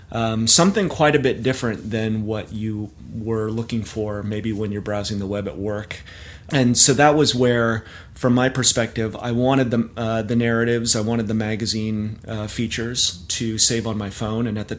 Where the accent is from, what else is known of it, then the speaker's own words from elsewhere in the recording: Fresno, California, United States; It was actually a pop cultural tribute to my hometown of Fresno.